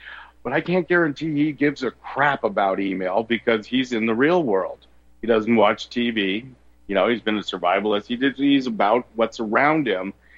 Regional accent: San Francisco, California, United States; I come from San Francisco over at the place called Little Italy.

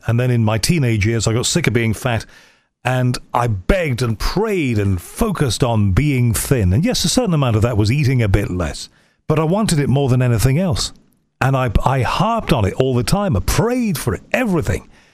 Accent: Liverpool, North West England, United Kingdom; I'm from Liverpool, and Glasgow is the same, where, half of my family is Catholic, half of it is Protestant.

